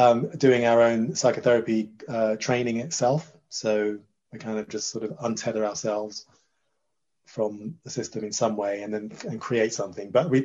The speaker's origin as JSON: {"language": "English", "country": "Jamaica", "said": "I come from Jamaica"}